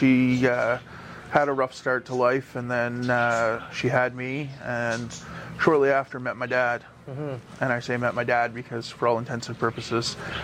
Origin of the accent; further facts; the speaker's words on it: Stephenville, Newfoundland and Labrador, Canada; So I'm from Stephenville.